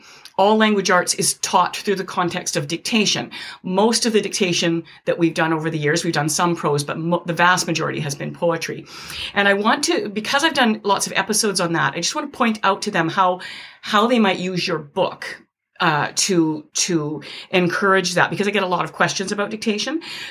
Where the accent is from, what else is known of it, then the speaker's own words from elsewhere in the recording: Canada; I'm Canadian.